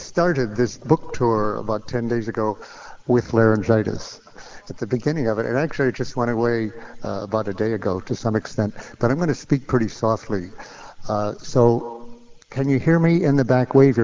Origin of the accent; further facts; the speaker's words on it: Berkeley, California, United States; here in my hometown of Berkeley